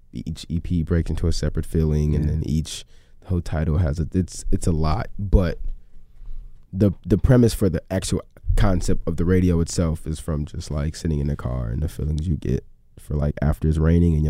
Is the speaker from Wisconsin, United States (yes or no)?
no; Evanston, Illinois, United States; born there; because I was born in Evanston, so I know Evanston a little better than most people would.